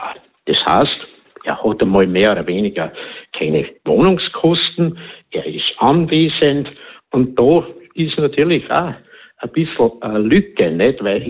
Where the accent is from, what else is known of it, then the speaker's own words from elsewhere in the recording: Gastein, Salzburg, Austria; Ich bin in Gastein aufgewachsen.